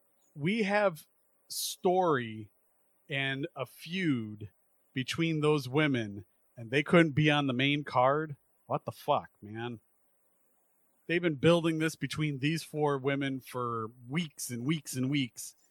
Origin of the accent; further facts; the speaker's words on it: Chicago, Illinois, United States; And as a Chicagoan, all I can say is